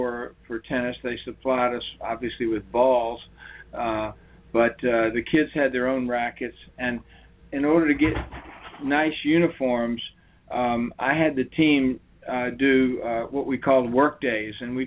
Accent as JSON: {"language": "English", "town": "Richmond", "region": "Virginia", "country": "United States", "tie": "born or raised there", "said": "I grew up in Richmond, Virginia"}